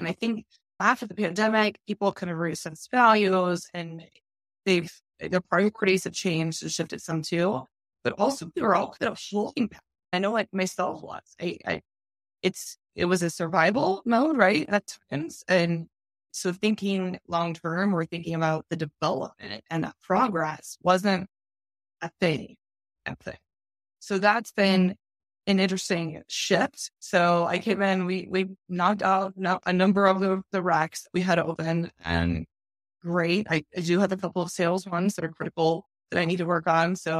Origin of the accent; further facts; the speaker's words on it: Dallas, Texas, United States; now in St. Louis, United States; So I'm originally from Dallas, Texas girl, living in St. Louis now. So a transplant.